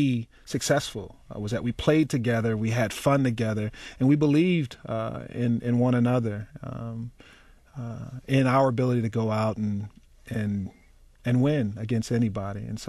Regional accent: Ann Arbor, Michigan, United States; being born and raised in Michigan, you know, or in Ann Arbor, Michigan, at the University of Michigan Hospital

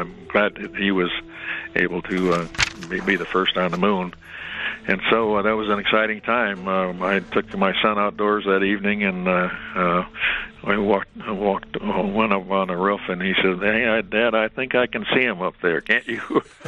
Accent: Grand Rapids, Michigan, United States; Roger, of course, is from my hometown in Grand Rapids.

